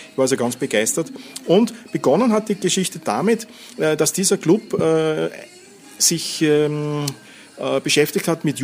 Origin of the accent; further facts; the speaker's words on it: Austria; was wir mitnehmen können als Österreicher ist